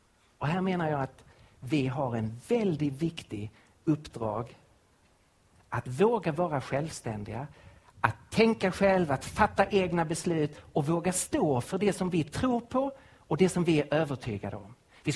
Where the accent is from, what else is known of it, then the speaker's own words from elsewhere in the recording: Sweden; Det skönaste vi som svenskar vet, det är ju att om någon påstår någonting, att vi då kan svara precis.